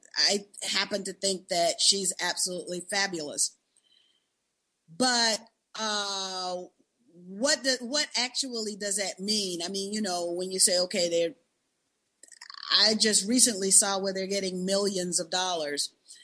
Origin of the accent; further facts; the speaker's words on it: the South, United States; Wait now. You know, I'm from the South.